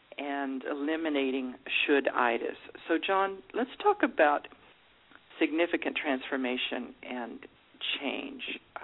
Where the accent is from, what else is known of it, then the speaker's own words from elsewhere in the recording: Texas, United States; I'm from Texas, and he's on the border of Texas and Arkansas